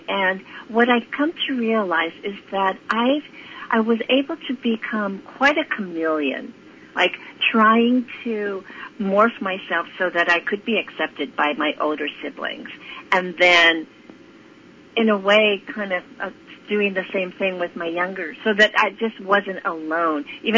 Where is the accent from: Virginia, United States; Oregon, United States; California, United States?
California, United States; San Francisco; I was born in San Francisco, actually, so a native.